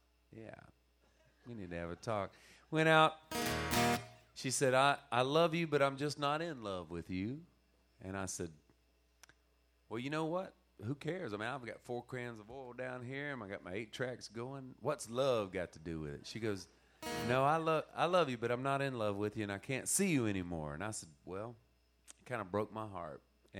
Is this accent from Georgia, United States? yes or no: no; Quincy, Florida, United States; Several years ago, I was a teenager growing up in Quincy, Florida.